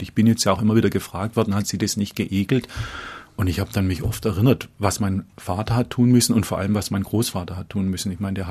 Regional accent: Tübingen, Baden-Württemberg, Germany; dann bin ich in Tübingen aufgewachsen, Uhland-Gymnasium, dem ich mit einer Hassliebe verbunden bin, humanistisches Gymnasium

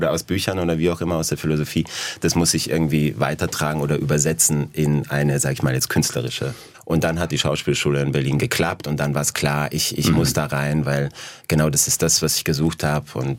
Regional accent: Świętochłowice, Silesian Voivodeship, Poland; moved away; also ich komme aus Świętochłowice, das ist bei Katowice, das ist Oberschlesien

